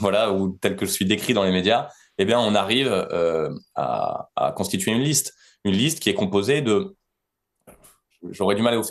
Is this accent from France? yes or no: yes; Roubaix, Hauts-de-France, France; born there; je suis né à Roubaix, où mon père était élu municipal